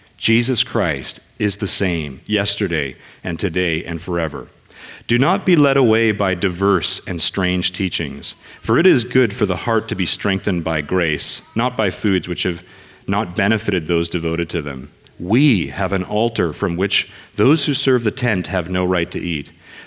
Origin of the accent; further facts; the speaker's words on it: Canada; he discovered that I was from Canada, I wasn't from the States